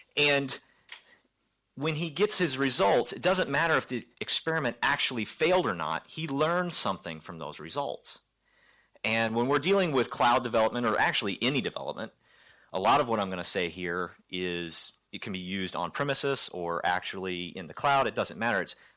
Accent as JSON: {"language": "English", "country": "United States", "said": "you can tell from my funny accent that I am nowhere from around here. I'm actually flown over from the States."}